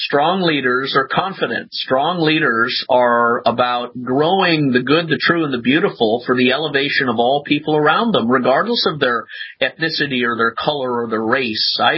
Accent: Edinburgh, Scotland, United Kingdom; born there; Well, I was born in Scotland. I was born in Edinburgh. My mother's side are Scottish. My other side are German.

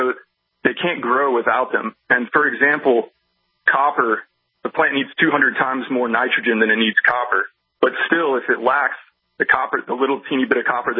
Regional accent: Florida, United States; I'm from Florida originally

